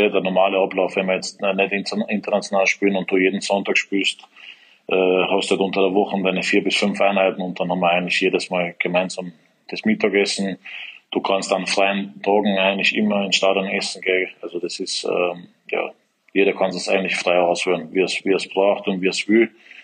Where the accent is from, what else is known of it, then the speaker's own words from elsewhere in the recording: Wels, Upper Austria, Austria; born there; ich bin ein gebürtiger Wölser, war in der Linzer Akademie